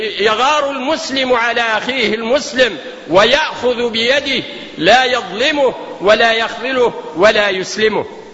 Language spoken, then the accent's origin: Arabic; Tunisia; ولا يقول المثل عندنا في تونس